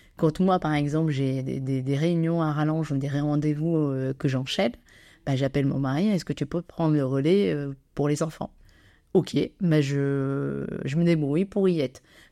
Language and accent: French; Casablanca, Casablanca-Settat, Morocco; Donc cette année à Casablanca, c'est ma ville natale, pourquoi pas, donc oui, j'y vais.